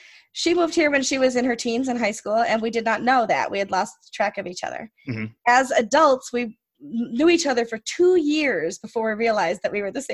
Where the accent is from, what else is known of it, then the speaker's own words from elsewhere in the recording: Hilton, New York, United States; He's not only a Rochester guy, he's a Hilton guy right from my hometown.